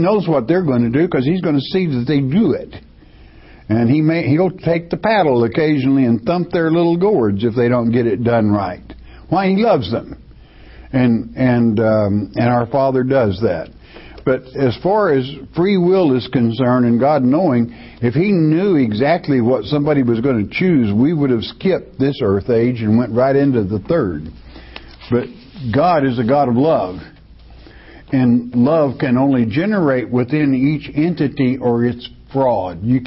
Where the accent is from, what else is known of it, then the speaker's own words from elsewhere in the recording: United States; Because I'm an American. And because I know my fellow citizens.